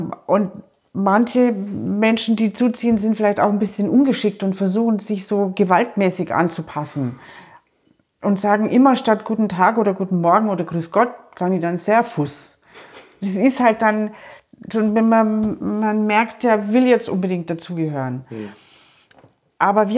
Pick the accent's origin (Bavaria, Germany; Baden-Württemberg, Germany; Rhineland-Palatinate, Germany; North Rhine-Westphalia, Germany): Bavaria, Germany; ich bin gebürtige Oberbayerin. Meine Familien, meine beiden Herkunftszweige lassen sich über hunderte von Jahren genau hier in Oberbayern nach.